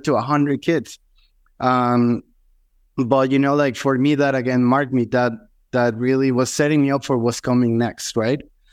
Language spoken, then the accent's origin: English; Mexico City, Mexico; I was born and raised in Mexico. So back in 1984, it was probably like between 9 or 10 in Mexico City.